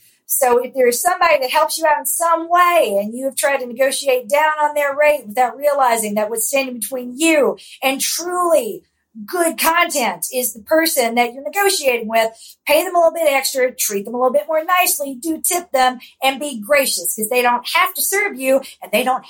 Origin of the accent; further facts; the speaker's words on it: the South, United States; accent: Southern; She cuts out my southern accent when I forget to tuck it in.